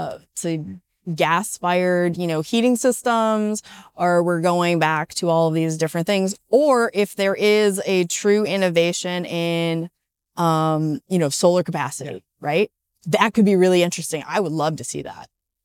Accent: Detroit, Michigan, United States; I came from Detroit. I have a lot of car analogies.

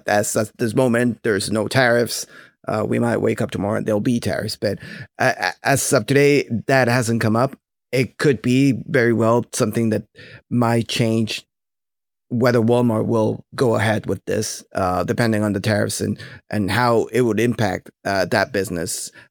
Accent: Mexico; I was born and raised in Mexico, so it's close to my heart.

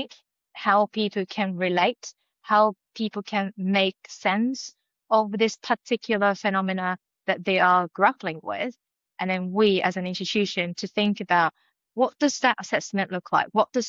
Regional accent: Japan; first language Japanese; English is a second language; My first language is Japanese, and having done 2 first degrees at the university in Japan, and I've done my PhD at Edinburgh

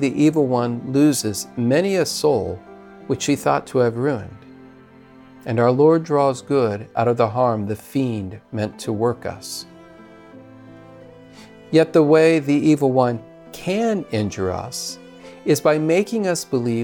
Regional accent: Charlotte, North Carolina, United States; from Charlotte, North Carolina, and it's a pleasure to be with you once again.

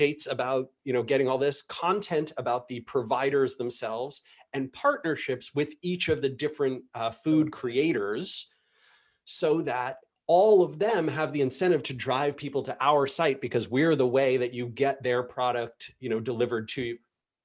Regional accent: Seattle, Washington, United States; there's a company that's located here in my hometown called Savor Seattle.

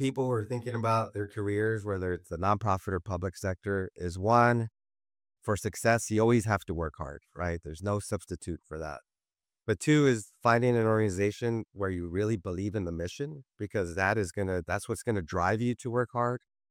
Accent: Los Angeles, California, United States; Boyle Heights means a lot to me. Boyle Heights, for those that don't know, is the easternmost neighborhood of Los Angeles, just east of the LA River.

